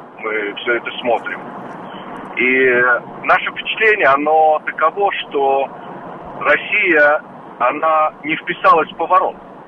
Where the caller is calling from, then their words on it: Israel; Я звоню из Израиля.